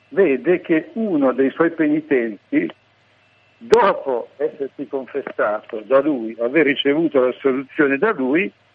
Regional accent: Sesto Calende, Lombardy, Italy; Sono di Sesto Calende.

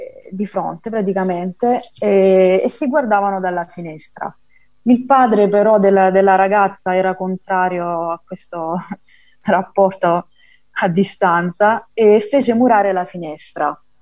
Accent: Galatina, Apulia, Italy; Allora, io sono di Galatina, quindi per me il pasticciotto è nato a Galatina

